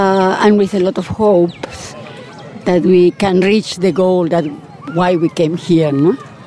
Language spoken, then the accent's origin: English; Argentina; now in Auroville, India; Yeah, I live in Realization. I come from Argentina, South America.